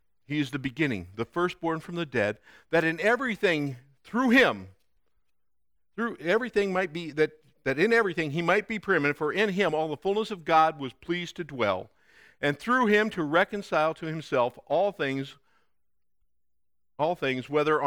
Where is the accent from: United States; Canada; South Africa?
United States; Chicago, Illinois; I'm from Chicago. And I speak Chicago, but we're going to do it in English, Chicago style.